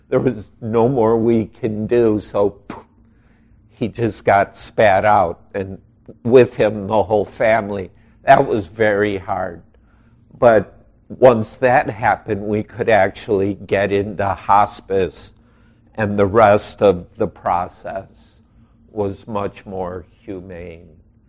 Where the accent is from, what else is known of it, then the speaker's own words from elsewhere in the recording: Chicago, Illinois, United States; Baltimore, Minneapolis, and Chicago, my hometown